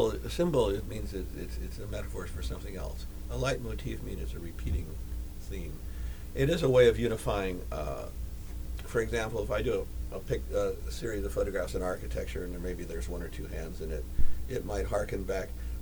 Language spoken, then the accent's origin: English; Hollywood, California, United States; Well, you know, I grew up in Hollywood.